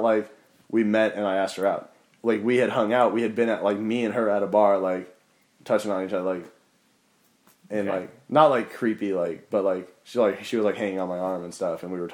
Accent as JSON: {"language": "English", "town": "Sacramento", "region": "California", "country": "United States", "said": "Well, I'm from Sacramento. Yeah, it's not much better."}